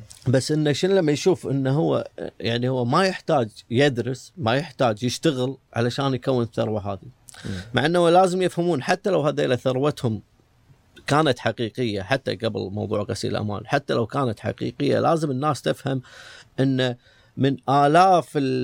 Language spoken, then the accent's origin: Arabic; Kuwait; هذا بصدمكم يعني ككويتيين يعني إحنا